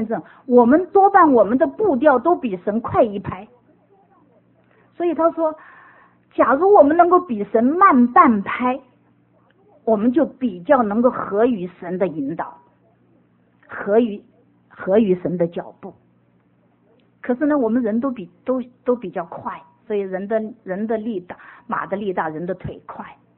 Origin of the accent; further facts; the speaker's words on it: Minnesota, United States; 我就想到这个时候我是从明尼苏达来的哈